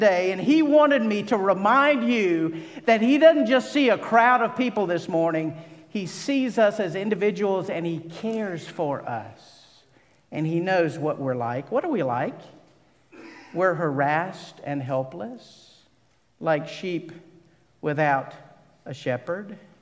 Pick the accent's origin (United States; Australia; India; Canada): United States; Altavista, Virginia; I grew up in the South, a little town called Alta Vista. And in the South, when we want to refer to everyone, we say, "all y'all."